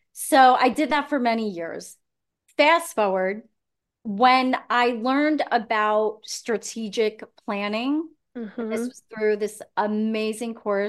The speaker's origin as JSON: {"language": "English", "region": "New Jersey", "country": "United States", "moved": "as an adult", "lives_now": "Pittsburgh, United States", "said": "So I ended up making a huge move from leaving my home. So I'm originally from New Jersey. So leaving there and then making these big moves to move to Pittsburgh, which is Western Pennsylvania."}